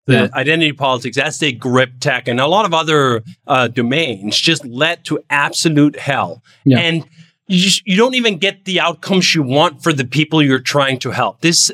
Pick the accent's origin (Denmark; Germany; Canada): Denmark; English is a second language; now in United States; I came from Denmark, a society that has a broad safety net and does a bunch of things to level the playing field however you want.